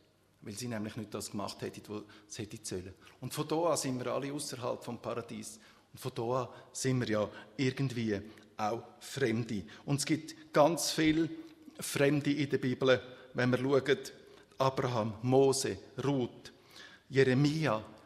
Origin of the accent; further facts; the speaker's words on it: Switzerland; aber als Schweizer selber, einmal ich zumindest, habe auch Probleme